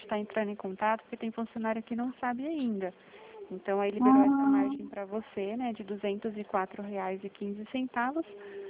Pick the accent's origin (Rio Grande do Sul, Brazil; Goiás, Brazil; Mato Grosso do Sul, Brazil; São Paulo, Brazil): Mato Grosso do Sul, Brazil; Dourados; Sou de Dourados.